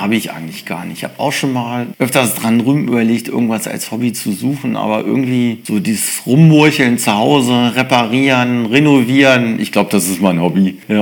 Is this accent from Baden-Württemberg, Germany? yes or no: no; Holtensen, Lower Saxony, Germany; Ja, Holtensen ist meine Heimat eigentlich. Da ich bin seit, ja, geborener Holtenser im Grunde. Und das ist eigentlich meine Heimat.